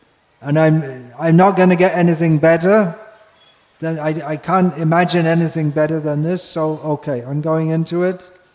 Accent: England, United Kingdom; growing up in England in those days, we didn't even hear, we didn't even know about the concept of reincarnation at all.

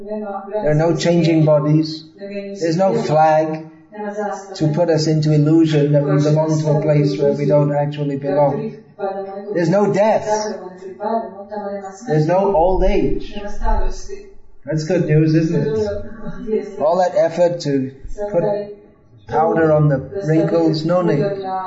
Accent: United Kingdom; I'm from Britain. I was born in Britain.

